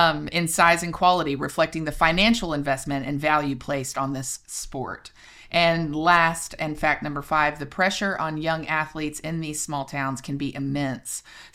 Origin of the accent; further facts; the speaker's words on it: Houston, Texas, United States; it's something in some ways I relate to as a Houstonian, as a Texan for sure. I think the football culture in Texas is just so deep that I kind of growing up definitely knew about it.